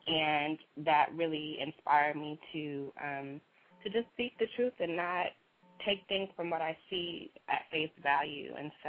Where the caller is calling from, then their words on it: California, United States; I'm calling from California.